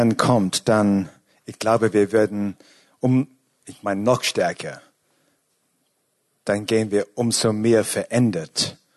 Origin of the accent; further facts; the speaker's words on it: England, United Kingdom; German is a second language; now in Austria; Ich bin Engländer, ja. Für die, die mich nicht kennen. Bin schon länger da, aber ich bin noch immer Engländer.